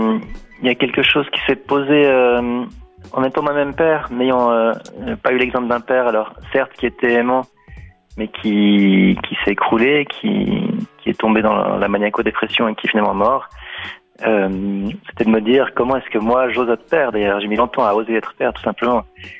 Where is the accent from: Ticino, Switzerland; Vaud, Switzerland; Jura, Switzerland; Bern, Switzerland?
Vaud, Switzerland; moi je viens de la vallée de Joux, je viens d'une région, enfin il n'y a pas que là-bas, mais une région peut-être encore un peu plus où les hommes ont un peu plus de peine à se livrer